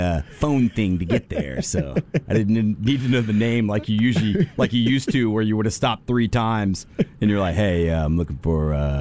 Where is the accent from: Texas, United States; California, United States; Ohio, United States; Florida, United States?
Texas, United States; Well, I'm Texan, too.